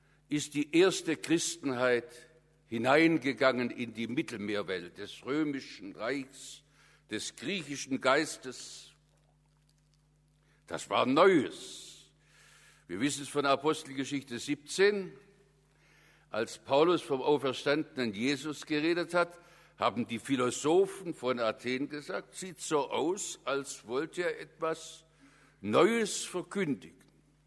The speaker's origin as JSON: {"language": "German", "town": "Stuttgart", "region": "Baden-Württemberg", "country": "Germany", "tie": "born or raised there", "also_born_or_lived": "Calw", "lives_now": "Korntal, Germany", "said": "ich bin zwar in Calw geboren, aber aufgewachsen bin ich in Stuttgart und nun im Augenblick lebe ich nach verschiedenen Stationen in Korntal."}